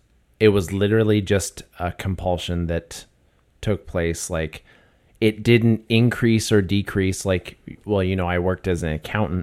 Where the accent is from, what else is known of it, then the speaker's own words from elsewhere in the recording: Canada; As you know, I don't, you know, I'm a Canadian.